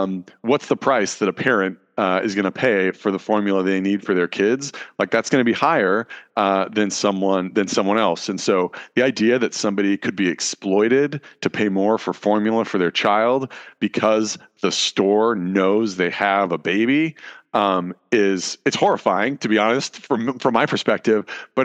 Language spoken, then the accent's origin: English; Grass Valley, California, United States; I will say that I grew up in Grass Valley in California